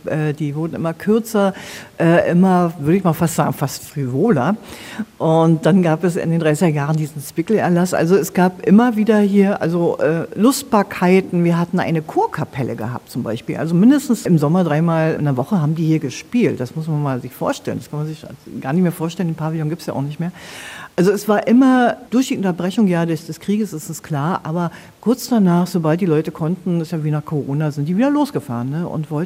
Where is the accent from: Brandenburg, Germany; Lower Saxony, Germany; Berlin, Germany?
Brandenburg, Germany; Königs Wusterhausen; Also ich bin selber auf dem Campingplatz fast groß geworden. Wir hatten See in der Nähe drin von Königs Wusterhausen, ja.